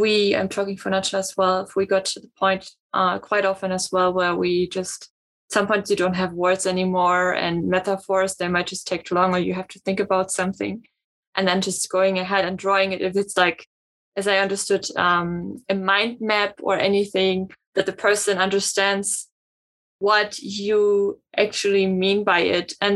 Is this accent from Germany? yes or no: yes; Germany; English is a second language; So, for example, Nacho's from Argentina, I'm from Germany.